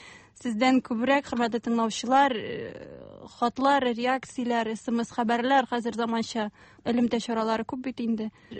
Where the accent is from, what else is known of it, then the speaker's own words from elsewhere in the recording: Mari El, Russia; now in Kazan, Russia; Мин Марида үстем, әйе. Ауылда да, Марида да, авыл Татарстанда. Казанга 93 елда күчтек без әни белән.